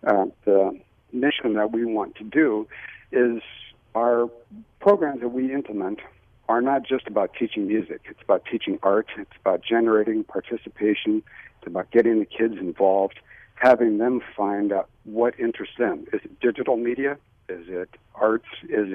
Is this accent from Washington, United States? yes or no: no; Rapid City, South Dakota, United States; It's I grew up in Rapid City, so I'm a Rapid City native